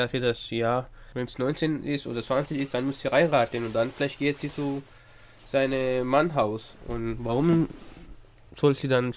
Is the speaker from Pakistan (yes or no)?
yes; Pakistan; German is a second language; Bei uns in Pakistan gibt's verschiedene Wetter.